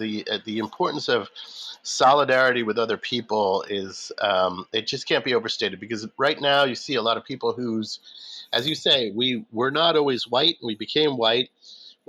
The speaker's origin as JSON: {"language": "English", "region": "New York", "country": "United States", "tie": "born or raised there", "said": "I grew up in New York. I've always thought about myself as like just a straight white dude. And I'm pushing 50."}